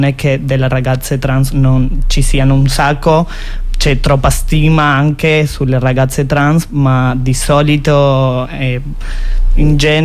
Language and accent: Italian; Argentina; Italian is a second language; sono dall'Argentina, scusate un po' il mio italiano se non si capisce troppo.